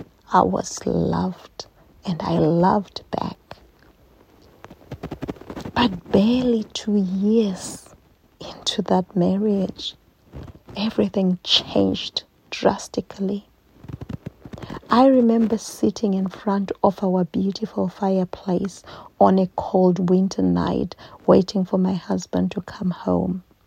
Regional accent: Bulawayo, Zimbabwe; in my hometown of Bulawayo, Zimbabwe, the second largest city in Zimbabwe

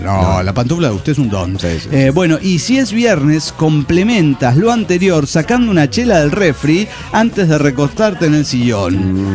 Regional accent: Venezuela; now in Spain; Siendo yo venezolano, como soy, y no estando en Venezuela, como no estoy

